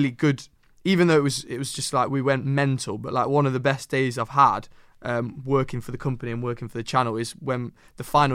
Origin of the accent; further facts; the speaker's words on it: Nottingham, East Midlands, United Kingdom; growing up in Nottingham